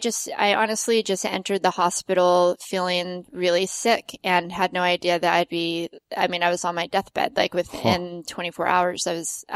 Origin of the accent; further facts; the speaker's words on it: Las Vegas, Nevada, United States; I grew up skiing in Vegas because there's ski resorts outside of Vegas